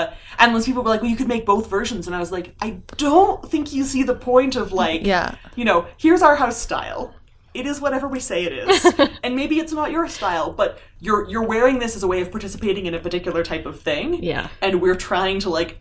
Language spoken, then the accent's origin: English; Nova Scotia, Canada; also born or lived in Ontario; now in Montreal, Canada; I grew up in Nova Scotia and then I moved to Ontario for undergrad and then I moved to Montreal for grad school.